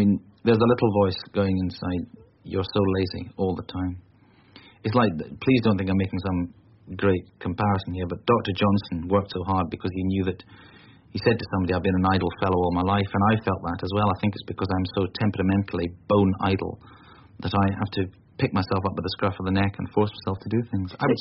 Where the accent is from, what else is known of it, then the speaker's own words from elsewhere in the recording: Scotland, United Kingdom; it's not that I go around waving tartan scarves or anything like that, but, you know, I'm just very aware of being Scottish.